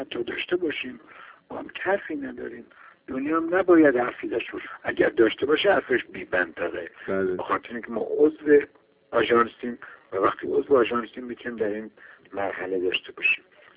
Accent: Iran; من به عنوان یک ایرانی دوست دارم شب آرام بخوابم، فرزندانم آرام باشن.

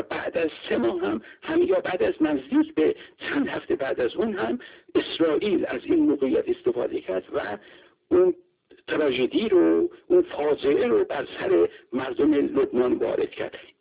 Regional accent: Iran; من خودم به عنوان یک ایرانی معتقدم که امیدوارم هیچ اتفاقی نیفته

